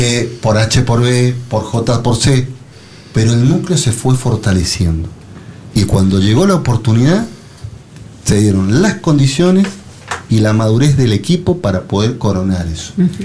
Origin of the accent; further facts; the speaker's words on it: Mendoza, Argentina; el amor hacia nuestro terruño. Y lo que somos como mendocinos.